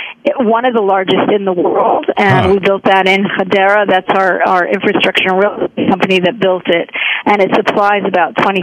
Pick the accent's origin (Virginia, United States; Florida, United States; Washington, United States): Florida, United States; Miami; also born or lived in New York; now in Israel; Okay, well, I grew up in this country. I was born in New York and raised in Miami. Moved to Israel in 91, and I've been living there since.